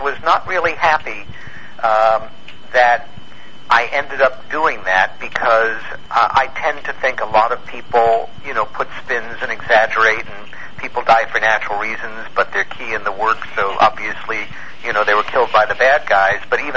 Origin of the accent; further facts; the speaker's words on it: Long Island, New York, United States; Long John Neville, who I'd listened to on the radio growing up on Long Island.